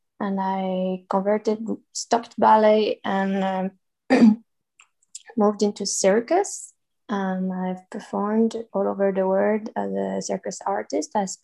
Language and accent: English; France; English is a second language; now in Spain; I come from France. I am at the moment based in Spain